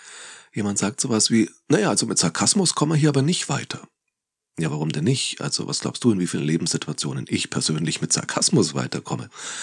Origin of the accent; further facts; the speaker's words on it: Nuremberg, Bavaria, Germany; born there; als gebürtiger Nürnberger, ich habe es mir nicht ausgesucht